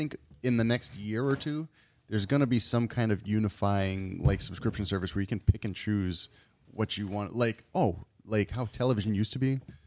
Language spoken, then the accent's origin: English; United States; I am so American.